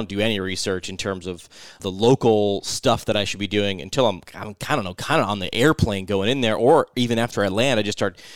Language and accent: English; New York, United States; I mean, as a New Yorker, we say we have the world's greatest pizza.